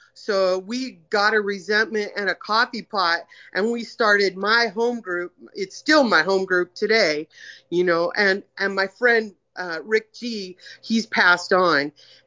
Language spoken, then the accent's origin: English; Montana, United States; You know, I'm from Montana, and my home group literally started, my original home group literally started 3 months before I got here.